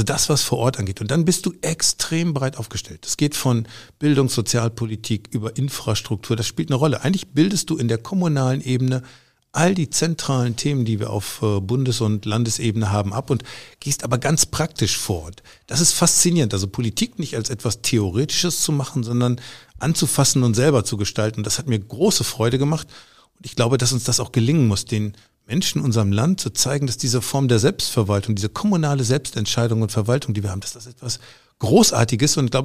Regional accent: Sande, Lower Saxony, Germany; wohne in meiner Heimatgemeinde Sande und dort eben auch kommunalpolitisch aktiv

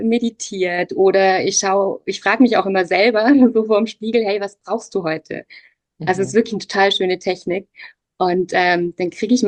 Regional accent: Lake Constance, Germany; now in Munich, Germany; Okay, also ursprünglich komme ich gar nicht aus München, sondern ich komme eigentlich vom Bodensee und bin jetzt auch schon, ich würde sagen, 20 Jahre in München.

